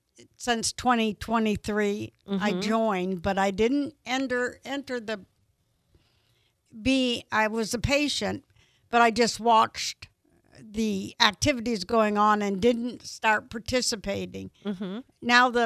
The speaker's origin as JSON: {"language": "English", "region": "Vermont", "country": "United States", "lives_now": "Pensacola, United States", "said": "I'm from Vermont, so I'm not real familiar with Pensacola."}